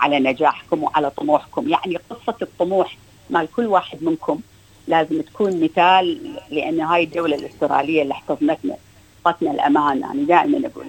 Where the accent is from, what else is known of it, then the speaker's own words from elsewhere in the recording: Iraq; now in Australia; هم كعراقيين اللي يعني معروف انه احنا يمكن العراقيين ما نهتم للبيئه